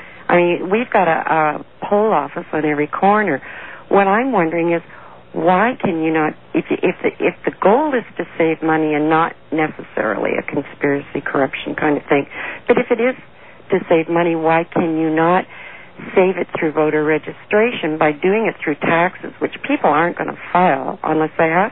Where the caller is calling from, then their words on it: Ontario, Canada; also born or lived in Los Angeles; calling from Ontario, Canada.